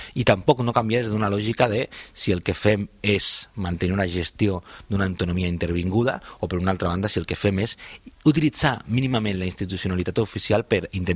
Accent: Cornellà, Catalonia, Spain; veure les dues realitats que són la meva comarca, que és primer pla l'empresa Siemens de Cornellà

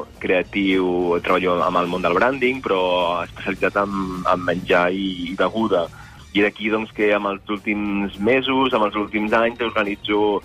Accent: Catalonia, Spain; Jo soc de la TEA, de la Terra Alta.

